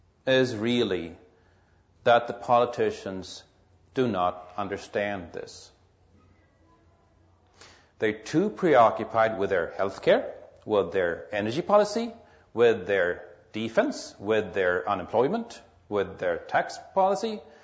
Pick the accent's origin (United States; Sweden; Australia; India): Sweden; Stockholm, Stockholm County; the largest employer in my hometown, Stockholm, the capital of Sweden